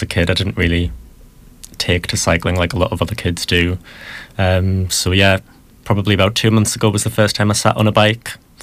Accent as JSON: {"language": "English", "town": "Newcastle", "region": "North East England", "country": "United Kingdom", "said": "I am. I'm from Newcastle originally."}